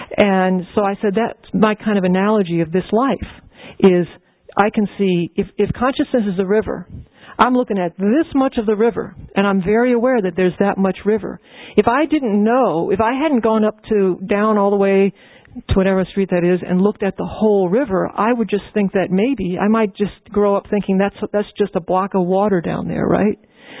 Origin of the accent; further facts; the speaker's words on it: New Orleans, Louisiana, United States; So I'm from New Orleans, and I used to drive there, man, like 3 or 4 times a year.